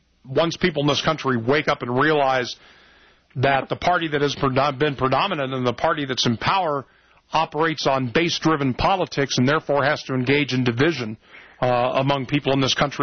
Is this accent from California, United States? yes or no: yes; California, United States; I grew up in California. I can give you numerous examples in the past of fires that have broken out that have been arson started.